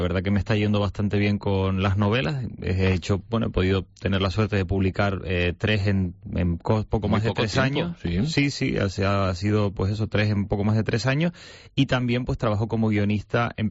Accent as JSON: {"language": "Spanish", "town": "San Cristóbal de La Laguna", "region": "Canary Islands", "country": "Spain", "tie": "born or raised there", "said": "en homenaje a mi ciudad natal, a San Cristóbal de la Laguna"}